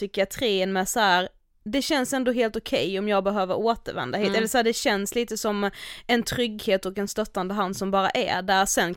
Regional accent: Karlshamn, Blekinge, Sweden; now in Stockholm, Sweden; de senaste gångerna jag varit hemma i Karlshamn har jag varit så här, varenda gång vi ska åka tillbaka till Stockholm så har jag verkligen inte velat det.

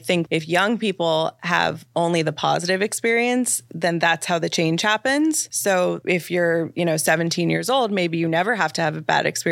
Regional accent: Midwest, United States; And I'm originally from the Midwest.

